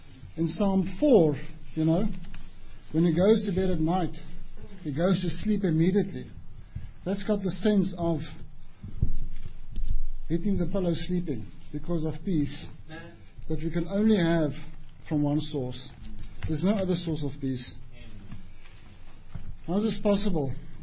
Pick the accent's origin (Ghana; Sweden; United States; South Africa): South Africa; first language af; English is a second language; My accent came brutal. I'm Afrikaans-speaking South African, so Kieran can tell you my accent is brutal.